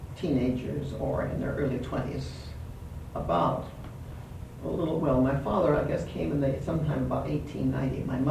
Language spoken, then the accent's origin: English; Pendleton, Oregon, United States; born there; I was born in Pendleton, Oregon, on March 10th, 1902.